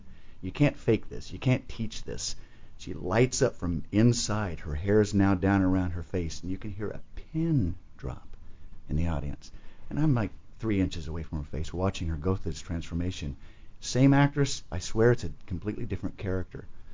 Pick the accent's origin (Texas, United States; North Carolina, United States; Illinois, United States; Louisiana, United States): Texas, United States; Dallas; accent: twang; Originally Dallas, Texas.